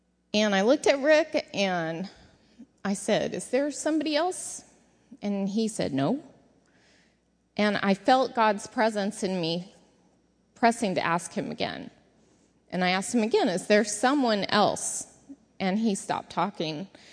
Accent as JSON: {"language": "English", "region": "Missouri", "country": "United States", "tie": "born there", "said": "I was born in Missouri, and I'm stubborn as a mule"}